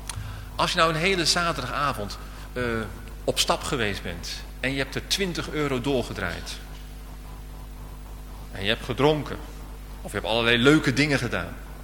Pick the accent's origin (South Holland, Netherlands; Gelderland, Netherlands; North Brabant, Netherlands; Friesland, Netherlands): South Holland, Netherlands; Alphen aan den Rijn; ik weet nog heel goed bij ons in Alphen aan den Rijn, dat was in de jaren 60, daar was een enorme opwekking onder jongelui.